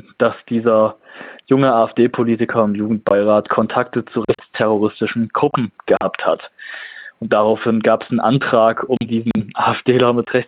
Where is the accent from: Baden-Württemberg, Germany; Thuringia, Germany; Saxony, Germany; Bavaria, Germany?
Saxony, Germany; Zwickau; in meiner Heimatstadt Zwickau in Westsachsen mit 90.000 Einwohnern